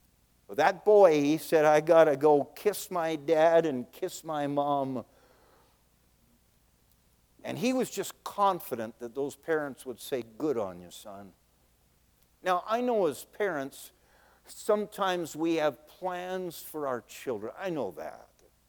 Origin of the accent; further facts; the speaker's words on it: Niagara Falls, Ontario, Canada; After I graduated from Bible College in 1983, I returned to my hometown, home church, Niagara Falls, Ontario.